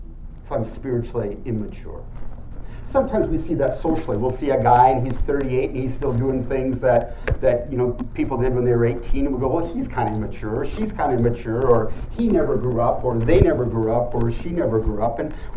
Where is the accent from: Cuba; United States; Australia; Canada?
Canada; My experience in the West, Canada, I'm Canadian, in the US, Western Europe, we travel there